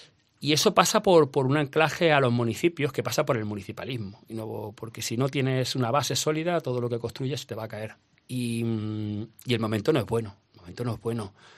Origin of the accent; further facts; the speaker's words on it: Mancha Real, Andalusia, Spain; Que yo ya he presentado dos veces en Mancha Real en mi pueblo, no he conseguido la victoria